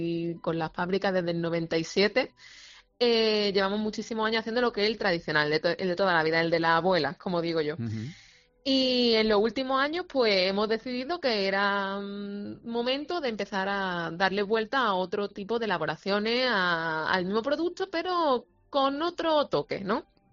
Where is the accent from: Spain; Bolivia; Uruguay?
Spain; Málaga, Andalusia; Para nosotros como malagueños, fuera de Málaga y fuera de nuestras fronteras también.